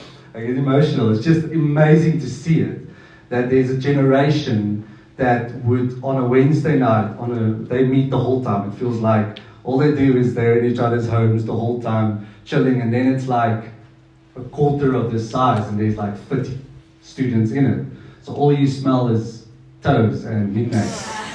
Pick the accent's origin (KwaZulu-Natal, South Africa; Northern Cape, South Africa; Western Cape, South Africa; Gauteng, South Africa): Western Cape, South Africa; Mossel Bay; now in Stellenbosch, South Africa; We are originally from Mossel Bay, actually, which is a little coastline in the Southern Cape. Beautiful place, love it. Lived there for about 8 to 9 years, and then we recently moved to Stellenbosch